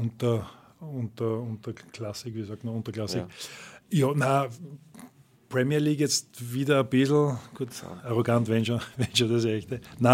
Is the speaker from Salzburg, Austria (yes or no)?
yes; Salzburg, Austria; Genau, eigentlich gebürtiger Salzburger